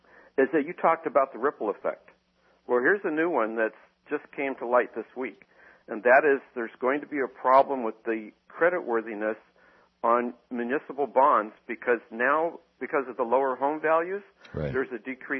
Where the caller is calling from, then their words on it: California, United States; I'm calling you from California. I can remember when Orange County went bankrupt.